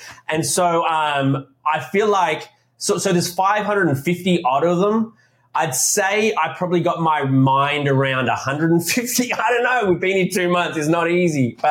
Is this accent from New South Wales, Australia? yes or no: no; Canberra, Australian Capital Territory, Australia; I'm from the capital of Australia, which is?